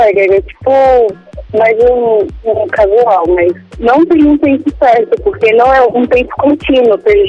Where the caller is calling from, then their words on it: Brasília, Federal District, Brazil; Eu falo de Brasília.